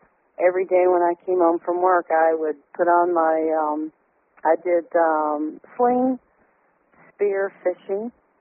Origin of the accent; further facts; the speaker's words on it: Hawaii, United States; accent: southern drawl; I am very divinely proud of being Hawaiian and from the culture. I do speak with a southern drawl